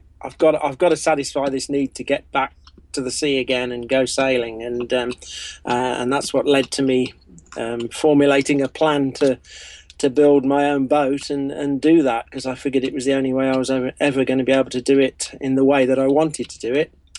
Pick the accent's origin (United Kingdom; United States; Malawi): United Kingdom; Midlands; and back in my hometown, which is actually in the Midlands, right in the middle of the UK, well away from the sea